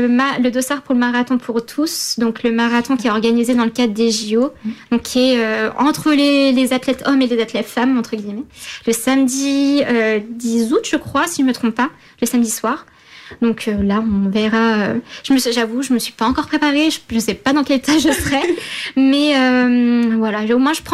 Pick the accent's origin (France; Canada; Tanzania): France; Troyes, Grand Est; je sais que quand je suis chez moi à Troyes